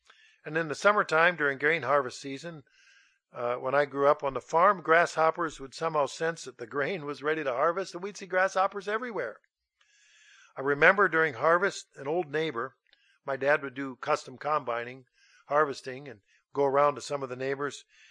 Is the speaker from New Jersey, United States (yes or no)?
no; Minnesota, United States; And while there are badgers where I grew up in Minnesota, the neighboring state of Wisconsin is well known for its badgers.